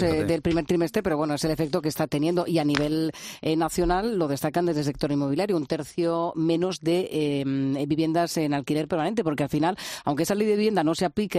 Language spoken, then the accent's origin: Spanish; Jumilla, Region of Murcia, Spain; ahí, por ejemplo, en mi pueblo, en Jumilla, sí, pues sí que te puedes comprar una cosa maja